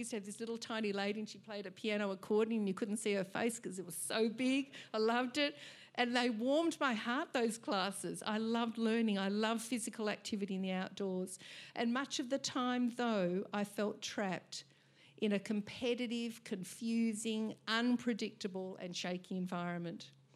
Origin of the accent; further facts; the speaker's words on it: Templestowe, Victoria, Australia; My years growing up in Templestowe cultivated my sense of community.